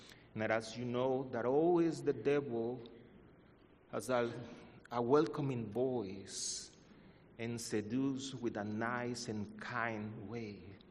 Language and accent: English; United Kingdom; accent: British; English is a second language; As a priest of second language, probably you have noticed my British accent, and that is not included here.